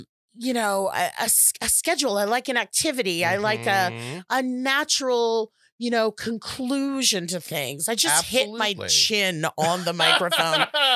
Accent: the South, United States; accent: Southern; My Southern accent that we got.

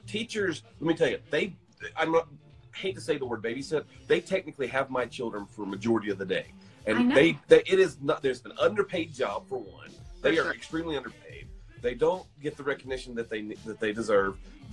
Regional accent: Georgia, United States; but most kids in the South, where I grew up in Georgia

